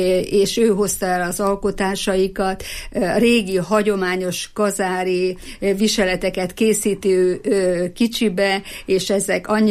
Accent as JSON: {"language": "Hungarian", "town": "Fedémes", "region": "Heves", "country": "Hungary", "tie": "born there", "lives_now": "Eger, Hungary", "said": "Én Fedémesre születtem, ott láttam meg a napvilágot. Igaz, hogy már sokkal több éve itt Egerbe érek, mert 55 éve már, hogy EGRI vagyok, de mégis Fedémesének tartom magam. Oda születtem, ott nyugszanak a szüleim, ott vannak az őseink eltemetve"}